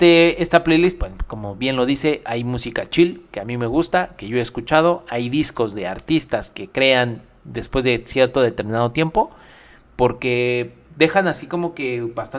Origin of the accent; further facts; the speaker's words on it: Mexico City, Mexico; Yo soy de la Ciudad de México, de Iztapalapa, y pues tú sabes … con Iztapalapa para el mundo, y pues es así, yo también, de Iztapalapa para el mundo.